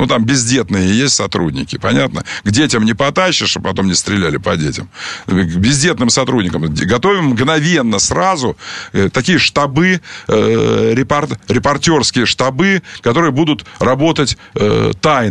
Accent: Angola; first language Portuguese; Russian is a second language; Ну, мы оба из Анголы, с португальским языком.

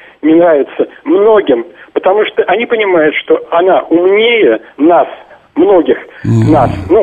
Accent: Russia; я сейчас в Берлине. Вообще, я россиянин.

